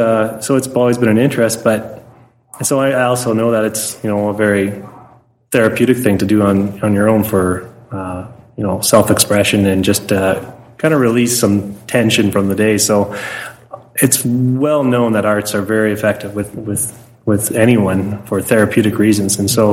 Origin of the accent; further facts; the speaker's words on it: North Battleford, Saskatchewan, Canada; Yeah, this North Battleford is my hometown.